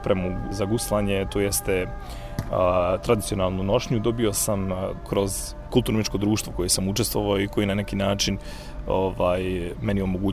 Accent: Ilijaš, Federation of Bosnia and Herzegovina, Bosnia & Herzegovina; prema svom rodnom kraju, dakle potičem Ilijaš Podlugovi, i da zapjevam nešto vezano za svoj rodni kraj

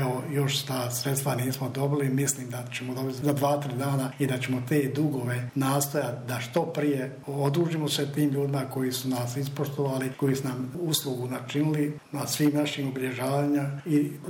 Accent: Brčko, Brčko District, Bosnia & Herzegovina; više puta pričamo mi njima kako je kod nas u Brčkom

